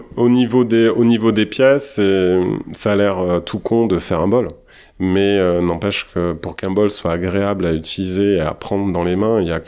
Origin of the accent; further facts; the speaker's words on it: Bourgogne-Franche-Comté, France; Après, moi, je viens de Bourgogne, et plus précisément de la Nièvre.